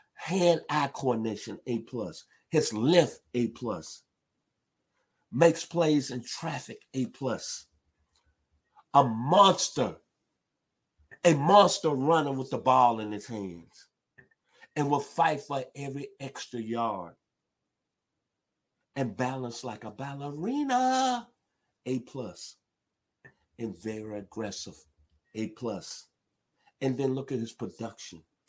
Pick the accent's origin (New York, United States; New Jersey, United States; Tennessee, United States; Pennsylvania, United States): Tennessee, United States; Memphis; out of my hometown, Memphis, Tennessee.